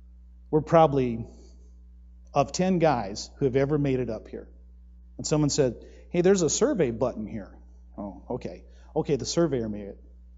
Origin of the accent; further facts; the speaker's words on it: Arizona, United States; Hey, I'm from Arizona. That wasn't thunder. Where I'm from, it lasts a long time. And literally, I hear the windows shake in my house as a kid.